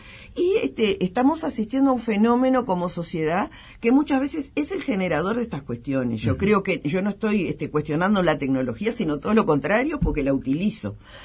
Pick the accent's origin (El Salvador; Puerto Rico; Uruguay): Uruguay; siempre nos diferenciaron o nos identificaron como uruguayos y uruguayas